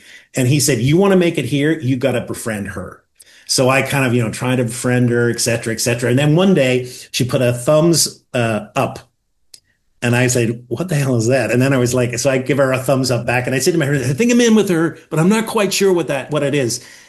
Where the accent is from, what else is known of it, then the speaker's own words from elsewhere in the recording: Northern Ireland, United Kingdom; I grew up in Northern Ireland, and I worked in England.